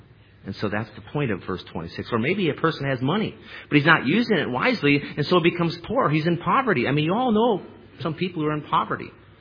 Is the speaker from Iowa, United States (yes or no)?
yes; Iowa, United States; But, you know, I'm from Iowa, and after the harvest, what you want to do is you want to plow the field up.